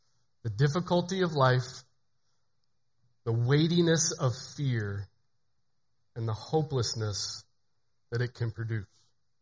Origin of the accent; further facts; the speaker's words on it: Midwest, United States; I had the blessing of growing up in the Midwest, which means I got to taste every bit of God's bounty on earth.